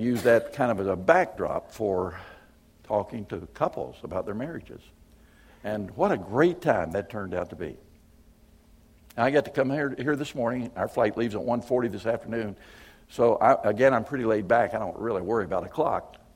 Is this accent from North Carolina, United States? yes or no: yes; North Carolina, United States; I'm a Southern boy, actually. I grew up pretty well in North Carolina, and we talk slow in North Carolina.